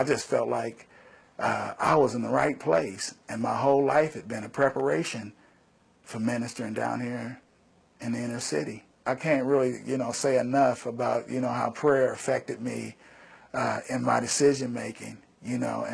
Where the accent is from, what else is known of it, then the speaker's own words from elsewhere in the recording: Ohio, United States; I grew up here in the South Linden community in the projects. The whole community was in poverty.